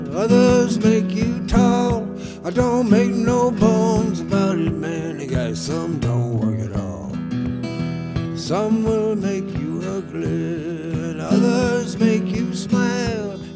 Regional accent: New Orleans, Louisiana, United States; when I was growing up in New Orleans, my next door neighbor's name was Boudreau.

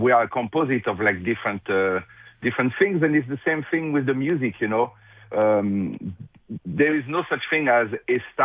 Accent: Fontainebleau, Île-de-France, France; English is a second language; I grew up in Fontainebleau, France.

